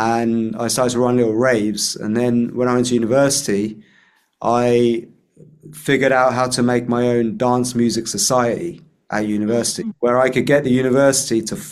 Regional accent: Flitwick, East of England, United Kingdom; So also I was born in, I grew up mostly in Bedfordshire, so near Luton, in a small kind of town called Flitwick, until I was about like 6 years old.

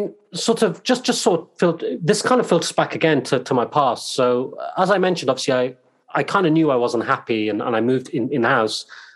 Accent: Cardiff, Wales, United Kingdom; I'm born and bred in Wales, in Cardiff. I'm actually in Cardiff right now. Thought I'd come home and spend some time with my mum.

